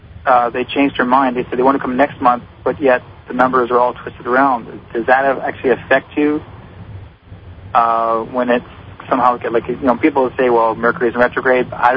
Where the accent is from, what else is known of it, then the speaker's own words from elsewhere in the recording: Canada; I'm from Canada. I was supposed to be leaving British Columbia heading to Alberta